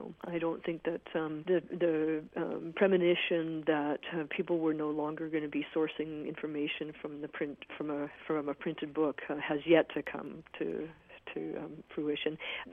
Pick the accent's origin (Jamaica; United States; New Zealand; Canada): Canada; Vancouver, British Columbia; when I grew up in Vancouver